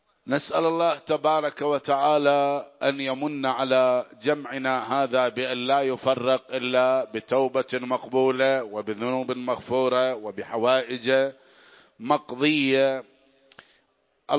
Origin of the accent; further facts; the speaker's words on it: Iraq; بلادنا العراق اللهم اجعلها آمنة وارزق أهلها من الثمرات